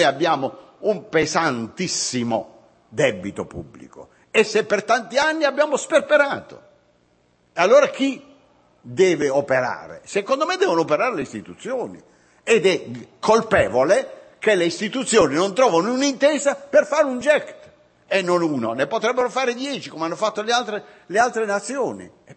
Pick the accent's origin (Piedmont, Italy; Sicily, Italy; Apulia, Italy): Apulia, Italy; E in quell'occasione noi come pugliesi avevamo invitato tutte le regioni